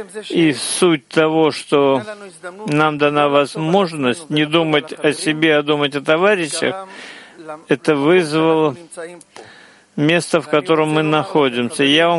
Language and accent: Russian; Romania; Russian is a second language; И как вы все знаете, я из Румынии